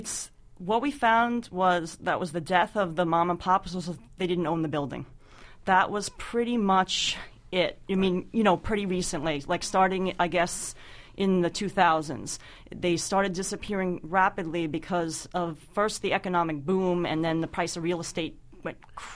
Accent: New York City, New York, United States; just growing up in New York and remembering walking by, it was like mom and pop, one after the other after the other

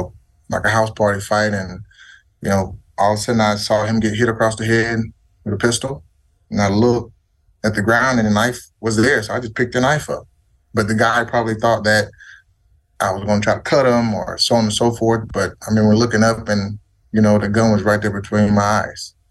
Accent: the South, United States; Like, I mean, I'm from the South. I like being outside

